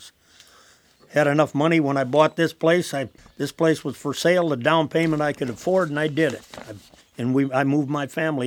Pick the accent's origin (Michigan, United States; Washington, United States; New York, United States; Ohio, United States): Michigan, United States; Homer; from Homer, Michigan. I live out here north of Homer on the Cook's Prairie.